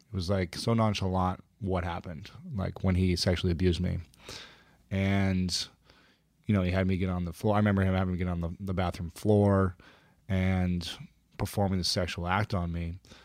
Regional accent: Ohio, United States; Yeah. Ohio.

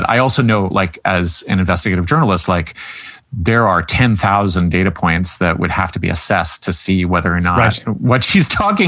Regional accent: Canada; being the Canadian on staff means that I'm actually sitting in the privileged, but also, I think, for liberal democracies, the majority position

